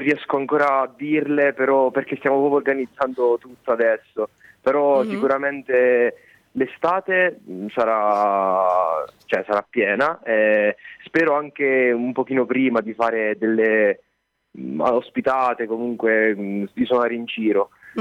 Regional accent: Grassano, Basilicata, Italy; la data tra virgolette più importante per me è stata proprio Grassano, perché cioè, il mio paese di origine

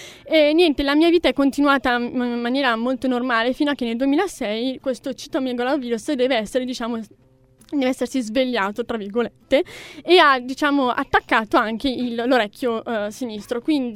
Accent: Borgomanero, Piedmont, Italy; now in Milan, Italy; io ho 20 anni, purtroppo mi sento vecchia, sono dalla provincia di Novara, un piccolo paesino che si chiama Borgomanero. E abito qua da lunedì al venerdì a Milano

